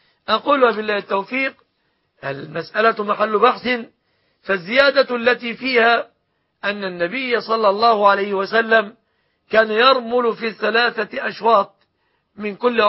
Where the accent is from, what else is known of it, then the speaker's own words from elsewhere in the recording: Egypt; هذا وأسأل الله أن يحفظ بلادنا مصر